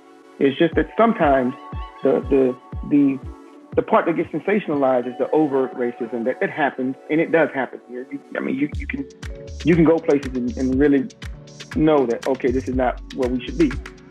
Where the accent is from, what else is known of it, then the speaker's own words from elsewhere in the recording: Milledgeville, Georgia, United States; growing up in Milledgeville, Georgia, I've been called a nigger plenty of times.